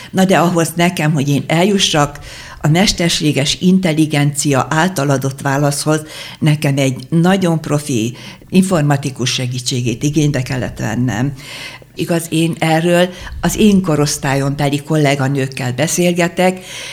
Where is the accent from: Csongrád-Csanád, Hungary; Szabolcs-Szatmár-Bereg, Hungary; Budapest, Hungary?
Szabolcs-Szatmár-Bereg, Hungary; Szakoly; born there; Szakolyban születtem, a szülőfalunkban